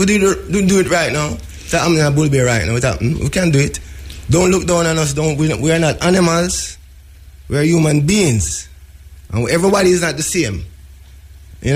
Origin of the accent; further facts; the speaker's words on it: Jamaica; Even though I can't pay you, you still discriminate against me. For what? Because I'm a Jamaican?